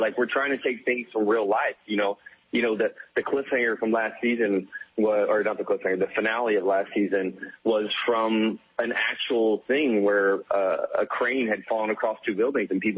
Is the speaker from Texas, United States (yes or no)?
yes; Texas, United States; like I grew up in a small town. I'm from Texas. I grew up in a town of like 136 people when I was there.